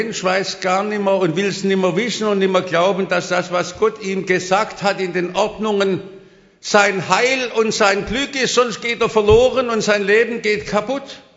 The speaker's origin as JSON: {"language": "German", "town": "Stuttgart", "region": "Baden-Württemberg", "country": "Germany", "tie": "born or raised there", "said": "Ich bin ja in Stuttgart aufgewachsen, in den Bombennächten."}